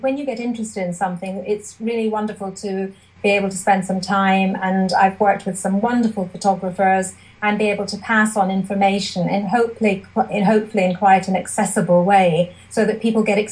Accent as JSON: {"language": "English", "region": "Scotland", "country": "United Kingdom", "tie": "born or raised there", "said": "Well, I grew up in the Scottish Borders in a house that had no antiques or art at all."}